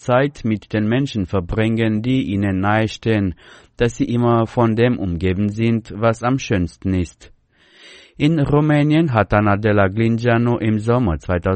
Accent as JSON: {"language": "German", "town": "Cahul", "region": "Cahul District", "country": "Moldova", "tie": "born or raised there", "second_language": "German", "moved": "as an adult", "said": "Ich vermisse die Umarmungen meiner Mutter, die Orte, an denen ich aufgewachsen bin. Ich komme aus Cahul, aus der Republik Moldau. Ich wurde 2001 geboren."}